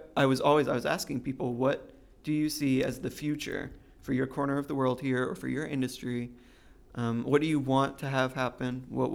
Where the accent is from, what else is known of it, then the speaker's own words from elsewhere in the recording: Chattanooga, Tennessee, United States; I'm from Chattanooga. I grew up, well, I was born in Franklin County, came here, started school on Signal Mountain through middle school